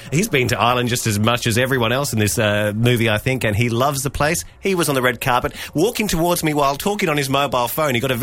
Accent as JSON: {"language": "English", "country": "Australia", "said": "you know, being an Aussie, I thought, let's get in the mood and let's talk about the biggest news story in the world of yesterday."}